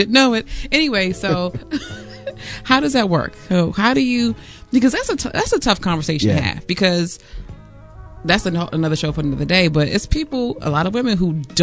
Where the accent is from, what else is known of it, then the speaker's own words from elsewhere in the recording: Maryland, United States; I'm from Maryland. Don't be bringing no imitation crab anything.